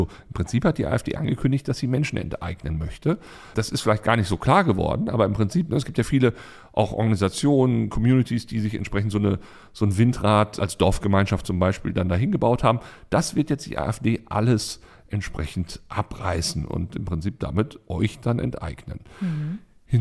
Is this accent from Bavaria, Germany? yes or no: no; Hamburg, Germany; da wollen wir als Hamburger doch sagen